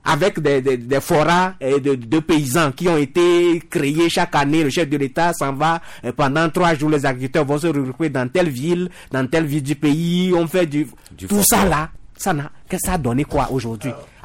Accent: Togo; nous avons beaucoup de terres cultivables, arables, chez nous au Togo.

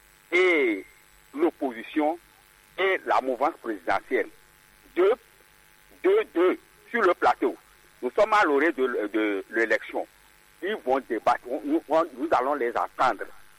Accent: Togo; Non. Nous sommes tous des Togolais.

